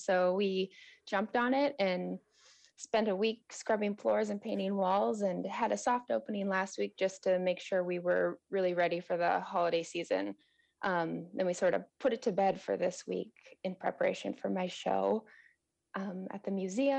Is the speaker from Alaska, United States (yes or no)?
yes; Juneau, Alaska, United States; I grew up here in Juneau.